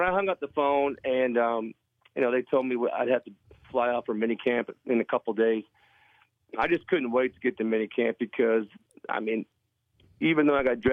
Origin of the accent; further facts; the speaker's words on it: Buffalo, New York, United States; I grew up in Buffalo, New York, getting drafted by Green Bay. I was used to the cold and, with my Polish background.